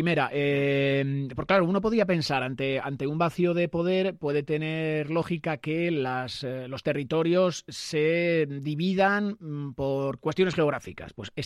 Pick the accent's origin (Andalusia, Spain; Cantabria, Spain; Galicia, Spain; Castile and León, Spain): Castile and León, Spain; Dueñas; ¿Tú sabes que yo soy de Dueñas?